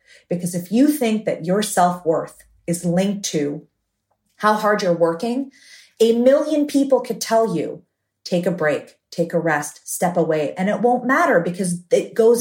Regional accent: Canada; I'm Canadian, my parents immigrated from Syria. So I had that whole immigrant, got to survive mentality growing up

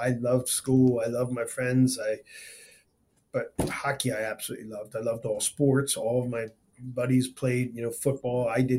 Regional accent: Philadelphia, Pennsylvania, United States; I grew up in Philadelphia.

